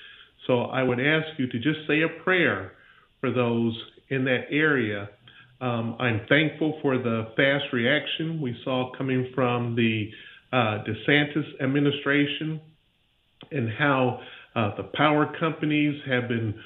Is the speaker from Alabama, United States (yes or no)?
no; Pensacola, Florida, United States; A little bit about myself. I'm from the Pensacola, Florida area.